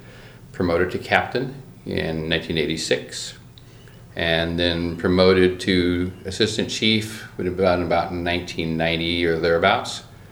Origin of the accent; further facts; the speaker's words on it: Marino, California, United States; Grew up in Southern California, a little town called Marino, which is in Riverside County, east of Riverside.